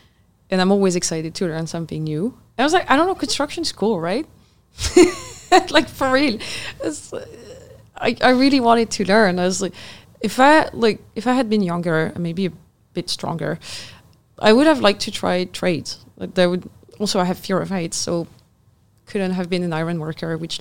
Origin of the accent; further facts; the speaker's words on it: Brittany, France; English is a second language; I'm from Brittany. Usually Canadians know my hometown because it was Jacques Cartier's hometown.